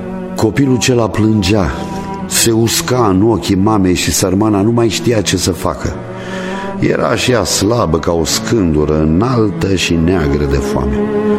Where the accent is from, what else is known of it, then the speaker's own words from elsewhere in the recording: Grășcani, Moldova; din Vărati Grâșcani și port în memorie și timpurile care au precedat secetea și foametea.